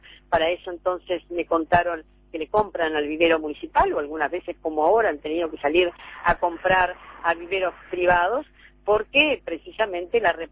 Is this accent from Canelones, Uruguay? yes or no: no; Montevideo, Uruguay